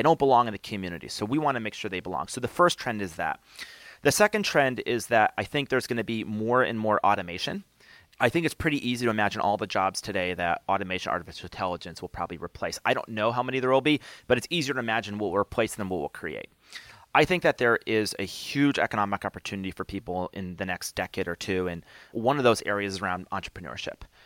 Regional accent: Albany, New York, United States; I grew up in Albany, New York. My mom was a social worker, and so she didn't make a lot of money.

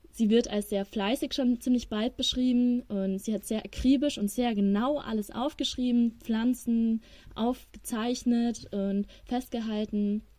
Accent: Ingolstadt, Bavaria, Germany; now in Regensburg, Germany; Ja, also ich komme aus Ingolstadt tatsächlich, aber ich befinde mich gerade in Regensburg in der WG

